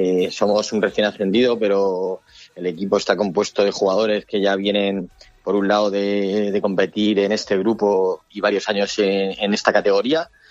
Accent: Elda, Valencian Community, Spain; yo de donde vengo, de Elda

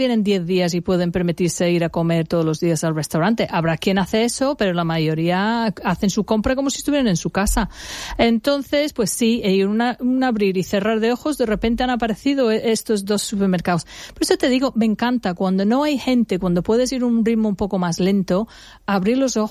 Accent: England, United Kingdom; Spanish is a second language; now in Spain; pero yo como soy inglesa veo cómo han llegado cosas de América a Gran Bretaña y de Gran Bretaña luego los veo venir aquí

